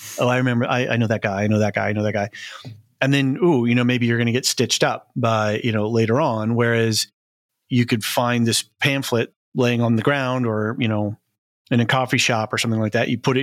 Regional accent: United States; Hi, I'm an American.

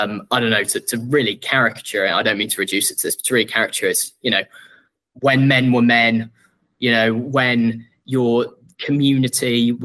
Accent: West Midlands, United Kingdom; I mean, I grew up in the West Midlands.

